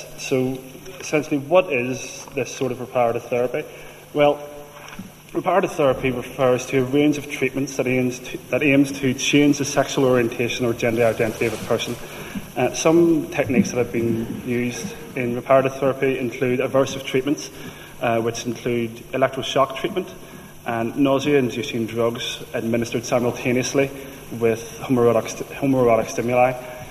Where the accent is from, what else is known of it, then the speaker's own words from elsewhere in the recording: Northern Ireland, United Kingdom; as a young LGBT individual, born and raised in Northern Ireland